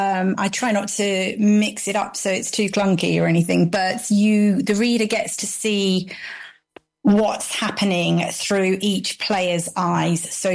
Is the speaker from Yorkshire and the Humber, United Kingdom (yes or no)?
no; Teddington, London, United Kingdom; So my home suburb, my hometown was Teddington.